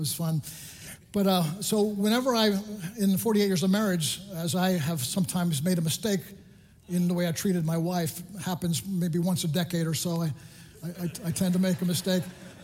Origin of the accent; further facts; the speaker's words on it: Long Island, New York, United States; we grew up in Long Island and we went to Bethpage Assemblies of God